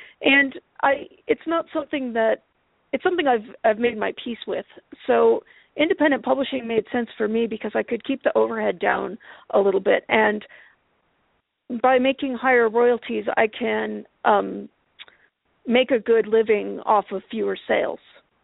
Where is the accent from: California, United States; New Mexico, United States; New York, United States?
New Mexico, United States; Los Alamos; I grew up in Los Alamos, New Mexico, which is, well, it's where the Manhattan Project took place, and it's a company town